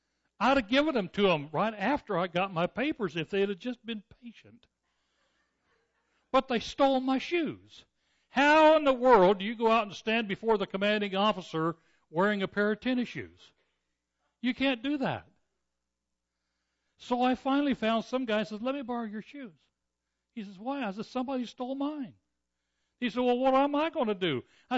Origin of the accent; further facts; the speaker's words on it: Seattle, Washington, United States; Now, I came from Seattle, and we didn't have anything like that.